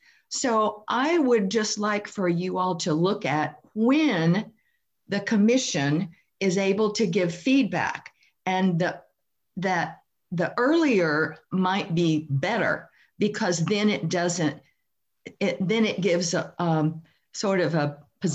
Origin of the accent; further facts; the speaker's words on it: Edmonds, Washington, United States; from Edmonds, Washington, and have a couple of comments.